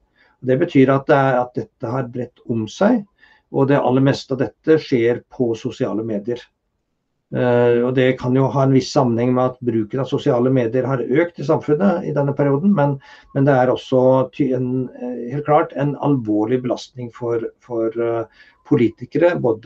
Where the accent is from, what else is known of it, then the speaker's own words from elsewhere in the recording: Fagernes, Innlandet, Norway; also born or lived in Ringebu / Vinstra; jeg er født på Ringebu, men jeg har oppvokst det meste av min barndom på Fagernes